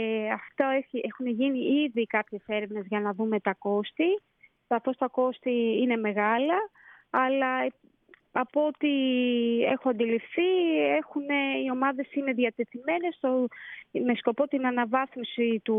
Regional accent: Greece; Ότι το αξίζουμε σαν Έλληνες.

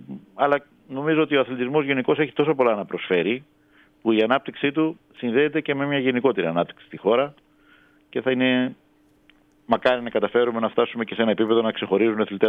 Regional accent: Eastern Macedonia and Thrace, Greece; Από τη Θράκη που είναι η πατρίδα μου μέχρι κάτω στην Κρήτη.

